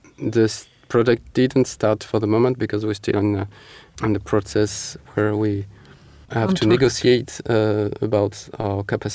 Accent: Marseille, Provence-Alpes-Côte d'Azur, France; English is a second language; now in Paris, France; I am myself from Marseille, and we decided after a few experiences in Austria and in France to work in Paris

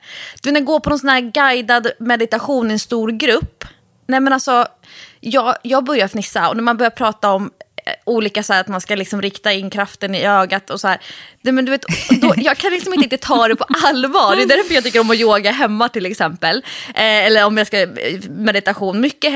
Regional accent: Stockholm, Stockholm County, Sweden; när jag var kanske då 15-16, och som stockholmare

